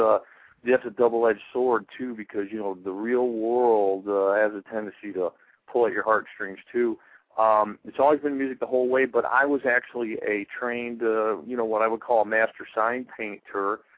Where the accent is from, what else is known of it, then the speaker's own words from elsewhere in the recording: Detroit, Michigan, United States; And as you said, you know, growing up in Detroit, obviously I had some … influences and some … influences and stuff like that.